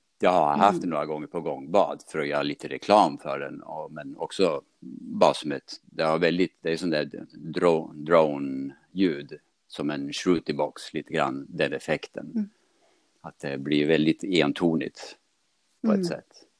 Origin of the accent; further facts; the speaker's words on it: Eskilstuna, Södermanland, Sweden; Jag bor i Högsjö. Jag kommer från Eskilstuna. Men jag bor på ett ställe som heter Högsjö nu utanför Vingåker. Sen tre år tillbaka.